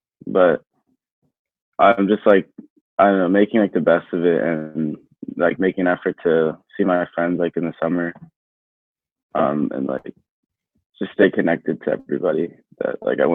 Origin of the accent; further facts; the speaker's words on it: Middletown, Delaware, United States; I'm from Middletown, Delaware.